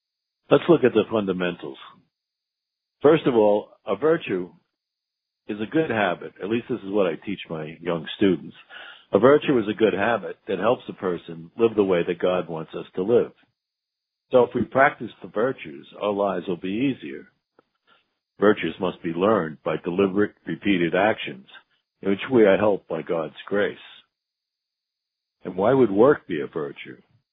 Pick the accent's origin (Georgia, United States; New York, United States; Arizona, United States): New York, United States; Queens; I mention this because as a boy growing up in Queens in the 50s and 60s, I always worked